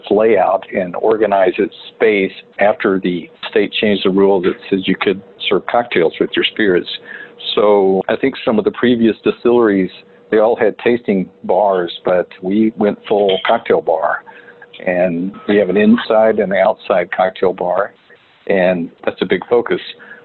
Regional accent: Bledsoe County, Tennessee, United States; I grew up in Bledsoe County. I actually am a descendant of 7 generations of Sequatchie Valley farmers.

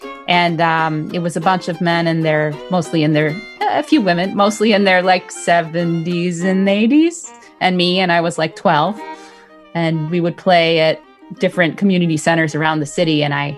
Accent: Verona, Wisconsin, United States; Well, I grew up outside of Verona, Wisconsin, which is very near Madison, Wisconsin.

